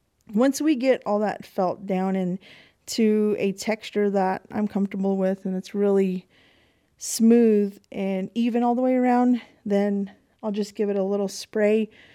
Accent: Fort Defiance, Arizona, United States; So I was born in Arizona, in Fort Defiance, Arizona, on a Navajo Reservation. But my mom's family is originally from Pruitt, New Mexico. I went to school in Arizona

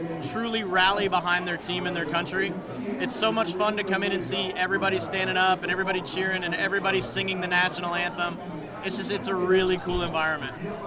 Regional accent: New York, United States; moved away as an adult; now in Georgia, United States; I was born and raised in New York, but have lived in Georgia for 23 years.

